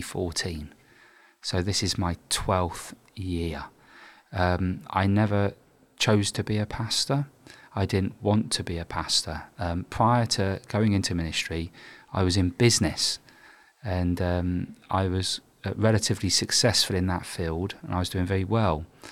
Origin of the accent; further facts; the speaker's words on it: London, United Kingdom; Okay, so I grew up in North London, but all my family are from Wales.